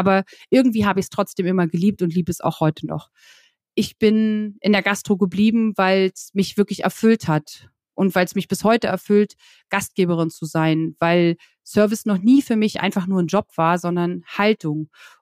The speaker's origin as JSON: {"language": "German", "region": "Lusatia", "country": "Germany", "tie": "born there", "moved": "as an adult", "said": "ich wollte raus aus der Lausitz. Ich bin gebürtig aus der Lausitz und ich wollte irgendwie raus und ich wollte in die Welt"}